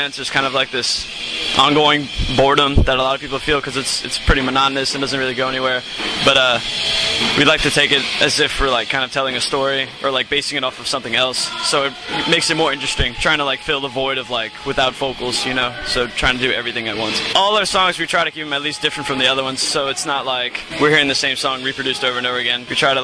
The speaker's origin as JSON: {"language": "English", "town": "New Orleans", "region": "Louisiana", "country": "United States", "tie": "born or raised there", "said": "We're from the West Bank, Harvey and Gretna."}